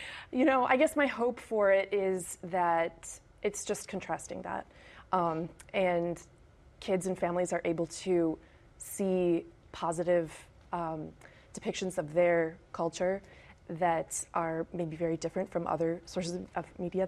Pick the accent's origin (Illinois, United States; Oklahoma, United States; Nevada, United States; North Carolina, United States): Illinois, United States; Chicago; Well, I'm half Honduran. My father's side of the family lives there. And growing up in Chicago, just, you know, really wanting to connect with that part of your identity.